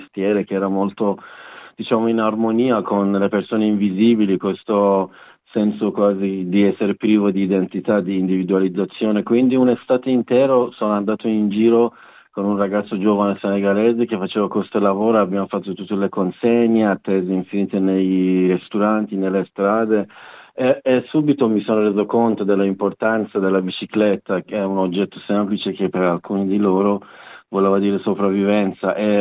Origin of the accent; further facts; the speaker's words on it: Iran; Italian is a second language; now in Turin, Italy; Io in Iran facevo musicista, avevamo un gruppo che abbiamo fatto anche 3 dischi in anni 2000, che poi non era tanto possibile continuare, diciamo, la musica in Iran, quindi sono venuto in Italia